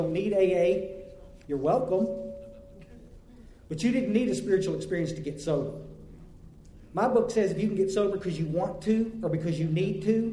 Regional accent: Texas, United States; born or raised there

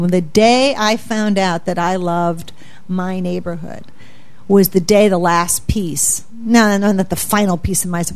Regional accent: St. Louis, Missouri, United States; I was speaking in my hometown, St. Louis

